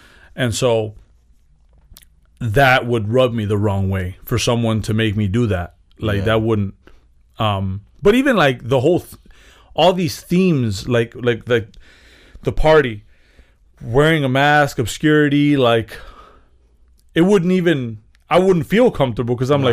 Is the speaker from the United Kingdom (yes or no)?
no; Chicago, Illinois, United States; Like, we're from Chicago.